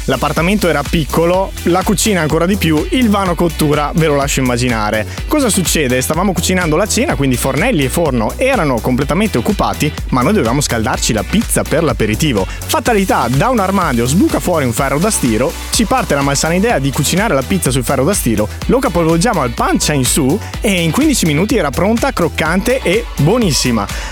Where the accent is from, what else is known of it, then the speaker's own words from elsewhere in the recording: Veneto, Italy; ho 30 anni e vengo dalla provincia di Verona.